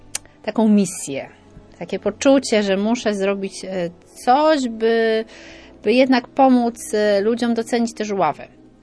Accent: Rumia, Pomeranian Voivodeship, Poland; now in Gdańsk, Poland; Kaszubka z urodzenia, z zamieszkania gdańszczanka, a z wyboru żuławianka. I tam po prostu ja się czuję jak w domu. Nie w mojej rodzinnej Rumi.

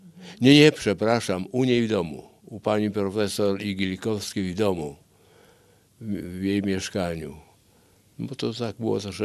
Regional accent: Włocławek, Kuyavian-Pomeranian Voivodeship, Poland; also born or lived in Szczecin / Łódź / Warsaw; Ja się urodziłem w Szczecinie. Chrzczony byłem w Łodzi i na własnych nogach do chrztu szedłem, a potem mieszkaliśmy trochę w Łodzi, trochę w Warszawie i osiedlili się rodzice na stałe we Włocławku i tam skończyłem ogólniaka.

